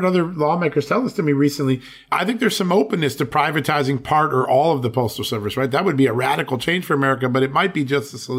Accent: Virginia, United States; He is Congressman Ben Klein from the great state, my home state, of Virginia.

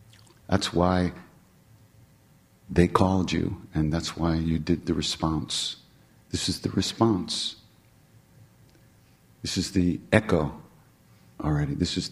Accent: New York, United States; I'm from New York.

